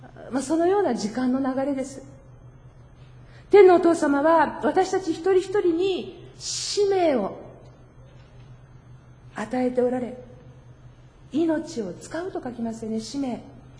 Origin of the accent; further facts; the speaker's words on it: Kanagawa, Japan; 私の実家、神奈川の実家の隣町で